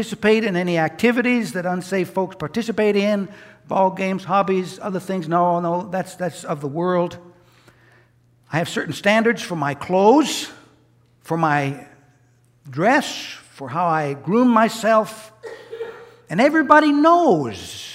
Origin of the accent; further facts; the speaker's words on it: United States; I'm an American. I'm a nationalist. I love my country.